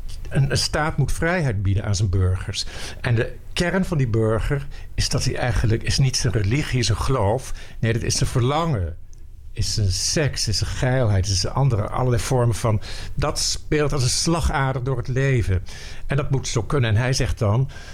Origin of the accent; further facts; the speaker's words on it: Nijmegen, Gelderland, Netherlands; moved away as an adult; now in Amsterdam, Netherlands; En dan kom ik uit Nijmegen. Ja, en dan, toen wist ik al heel snel... nee, ik wil hier weg. En ik kom voor 3 essen naar Amsterdam, de stad.